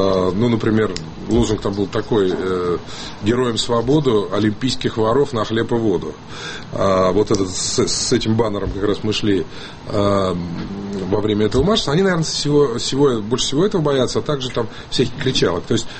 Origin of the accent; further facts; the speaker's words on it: Sochi, Krasnodar Krai, Russia; born there; Ну, во-первых, я родился в Сочи много лет назад.